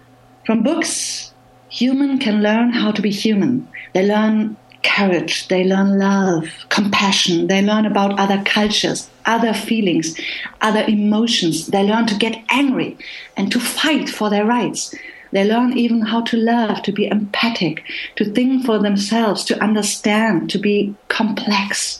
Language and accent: English; Germany; first language German; English is a second language; My mother tongue in writing is German, because I'm a born German, and it is full of all these different nuances of words.